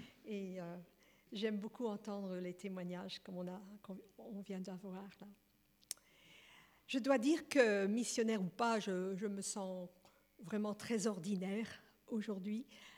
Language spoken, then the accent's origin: French; Burundi; mes parents étaient américains, missionnaires au Burundi, et j'ai grandi là-bas, en Afrique.